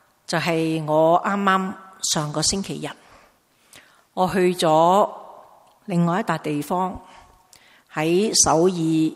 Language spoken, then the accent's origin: Chinese; Hong Kong; 知道我在香港来，他很开心。